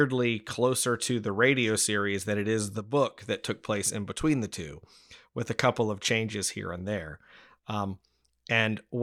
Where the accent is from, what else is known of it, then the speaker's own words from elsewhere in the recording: Southeast, United States; because we were raised in the Southeast United States, where some of this stuff just didn't happen.